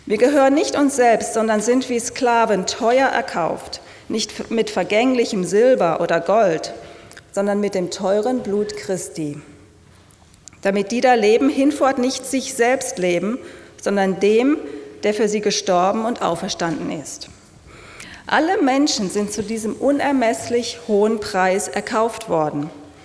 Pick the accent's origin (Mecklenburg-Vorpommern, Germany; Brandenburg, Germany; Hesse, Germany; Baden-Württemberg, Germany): Baden-Württemberg, Germany; Karlsruhe; in meiner Heimatstadt Karlsruhe